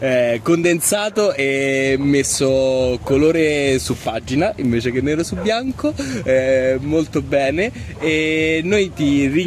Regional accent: Rome, Lazio, Italy; Io sono romano e quindi mi sento di parlare per Roma, per la città che vivo e da quando sono nato, che ho visto trasformarsi continuamente

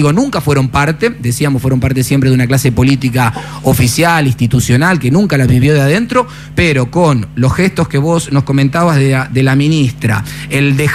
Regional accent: Argentina; Italian is a second language; now in Rome, Italy; da argentino a Roma

